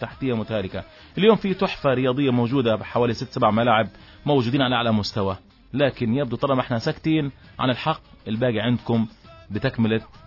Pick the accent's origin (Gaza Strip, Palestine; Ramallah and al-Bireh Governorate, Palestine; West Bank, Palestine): Gaza Strip, Palestine; إحنا اسمنا فلسطينيين يا سيد الرجوب موجودين على الساحة في غزة